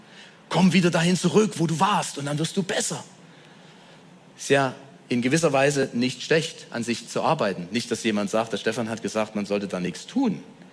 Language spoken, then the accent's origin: German; Germany; Ich bin in der DDR aufgewachsen